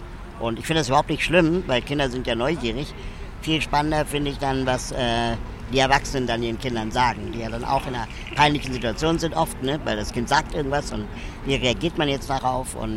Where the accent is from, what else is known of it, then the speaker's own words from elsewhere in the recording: Berlin, Germany; also born or lived in Lima, Peru; Und wohne hier in Berlin jetzt seit 37 Jahren.